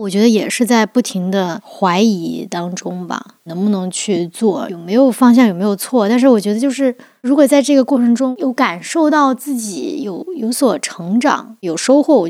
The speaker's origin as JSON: {"language": "Chinese", "town": "Enshi", "region": "Hubei", "country": "China", "tie": "born or raised there", "said": "对，我们那儿会有一个茶季，小时候家家户户确实在自己的家乡老家那片是有自己茶园的。"}